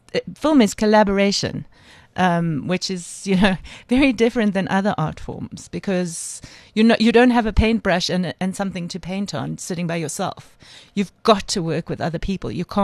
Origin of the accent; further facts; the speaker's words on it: South Africa; But it's also, I think it's what makes us as South African filmmakers creative.